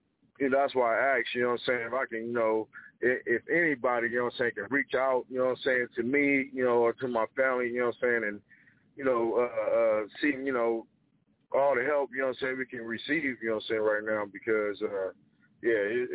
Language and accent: English; Vallejo, California, United States; man. I'm from Vallejo, California.